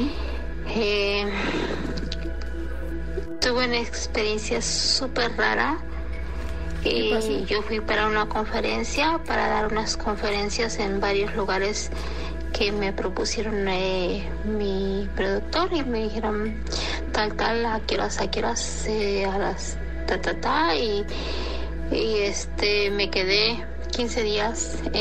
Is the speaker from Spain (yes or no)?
no; San Diego, California, United States; born there; mexicana, uh-huh, naturalizada, whatever. Nací en San Diego, California, pero mis papás son mexicanos.